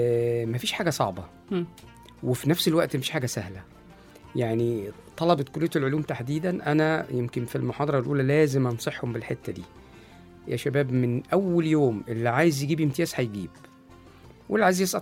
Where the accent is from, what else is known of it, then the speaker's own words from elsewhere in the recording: Cairo, Cairo Governorate, Egypt; born there; أنا مولود في شبرا